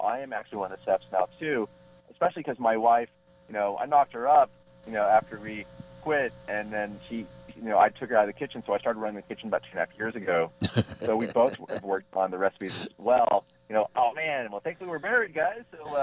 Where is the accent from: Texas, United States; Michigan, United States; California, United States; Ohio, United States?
Texas, United States; We make a savory beignet because we're from Texas.